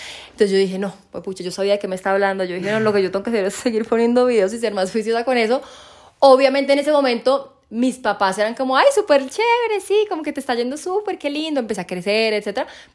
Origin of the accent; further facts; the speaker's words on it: Costa Rica; moved away as an adult; also born or lived in Ecuador; now in Colombia; nací en Ecuador, viví en Costa Rica 18 años y me vine a Colombia a los 19 o 20.